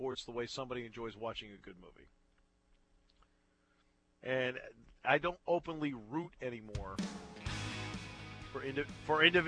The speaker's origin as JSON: {"language": "English", "region": "Connecticut", "country": "United States", "tie": "born or raised there", "said": "Bruins, then Whalers, because I grew up in Connecticut, so with the Whalers, you know."}